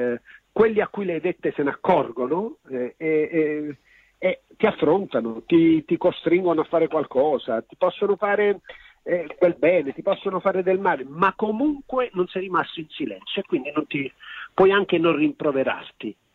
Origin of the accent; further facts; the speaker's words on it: Naples, Campania, Italy; born there; perché io sono nato a Napoli e quindi queste cose pure le ho potute verificare